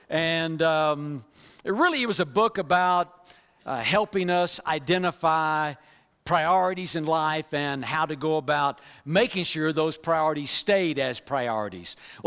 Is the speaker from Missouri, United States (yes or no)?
no; Lamesa, Texas, United States; I'm a native Texan. I grew up in West Texas. If you are familiar with West Texas, La Mesa, Texas is where I'm from.